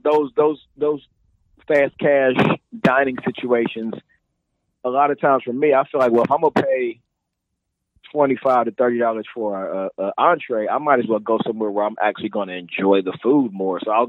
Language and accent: English; Midwest, United States; I am from the Midwest, and I wasn't eating New York style pizza my whole life.